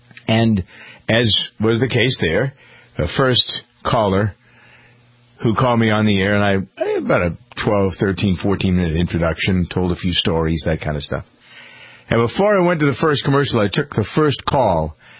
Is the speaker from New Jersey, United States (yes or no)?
no; Massachusetts, United States; I came from Massachusetts. And how dare I come to Ohio